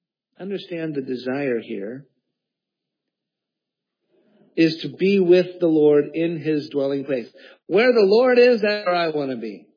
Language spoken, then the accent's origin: English; East Coast, United States; moved away; I grew up in the East Coast, right? Where it was, you know, green everywhere. And we had lots of, but when I first moved to Southern California, and that's the climate, more like Israel, actually.